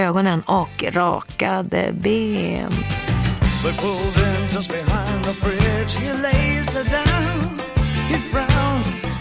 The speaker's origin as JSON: {"language": "Swedish", "country": "Sweden", "said": "jag vill inte knulla direkt bara för att jag kommer från Sverige"}